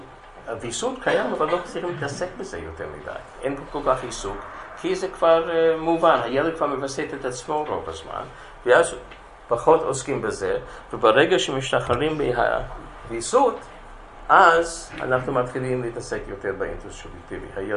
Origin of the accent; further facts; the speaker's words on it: Beersheba, Southern District, Israel; אפילו בדרום, אני מבאר שבע